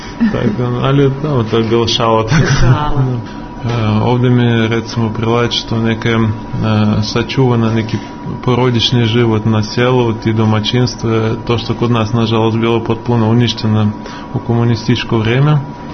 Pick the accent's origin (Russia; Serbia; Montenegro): Russia; Moscow; Ja sam odrastao u Moskvi, ali kad sam odrastao, Moskva je bila malo drugči grad, bila ovako domaća atmosfera, neka mirni grad.